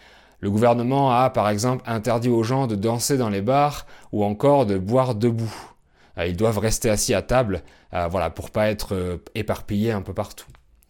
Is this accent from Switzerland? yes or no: no; France; je suis français, polyglotte et professeur de français.